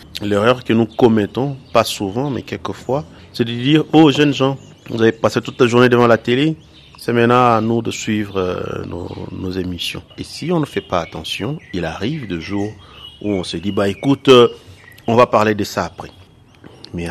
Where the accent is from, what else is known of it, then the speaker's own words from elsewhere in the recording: Goma, North Kivu, DR Congo; Soit c'est amener nos cousins qui sont à Lubumbashi ou à Kinshasa, chez nous à Goma.